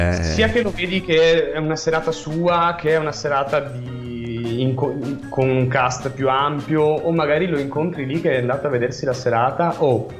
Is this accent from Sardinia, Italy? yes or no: no; Veneto, Italy; in realtà sono cresciuto in provincia di Venezia.